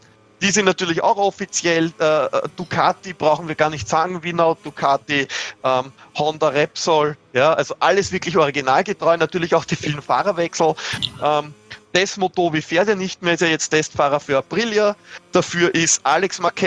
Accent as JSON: {"language": "German", "country": "Austria", "said": "Ich sage jetzt nur als Beispiel als Österreicher natürlich"}